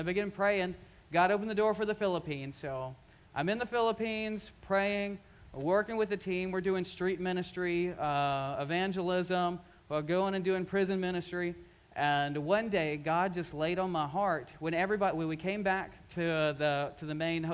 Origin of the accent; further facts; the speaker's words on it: Birmingham, Alabama, United States; I'm from Birmingham, Alabama, and it's already been noted that if I say Roll Tide too many times, I'm probably going to cut the mic.